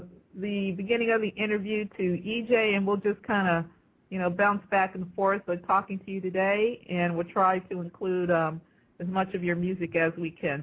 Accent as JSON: {"language": "English", "region": "New Jersey", "country": "United States", "tie": "born there", "said": "I was born in New Jersey, and there was an Easter parade."}